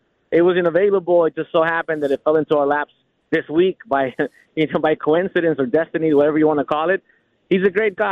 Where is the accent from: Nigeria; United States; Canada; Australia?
United States; Los Angeles, California; I'm from South Central Los Angeles, so it's not that far away from where I'm from.